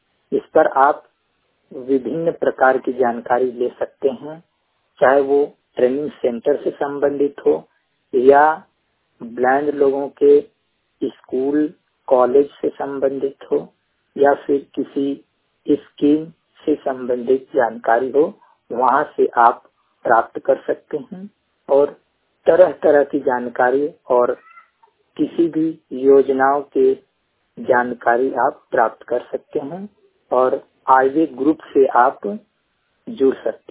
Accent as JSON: {"language": "Hindi", "town": "Azamgarh", "region": "Uttar Pradesh", "country": "India", "said": "उत्तर प्रदेश वाराणसी में मेरा अध्ययन हुआ और मैं आजमगढ़ जिले से बिलोंग करता हूं और मैं टोटली ब्लाइंड हूं"}